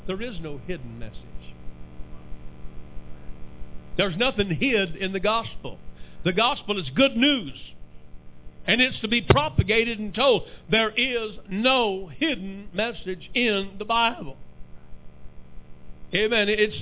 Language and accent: English; Texas, United States; I grew up in West Texas close to Monahans. Monahans has a state park. It's called Sand Hill State Park.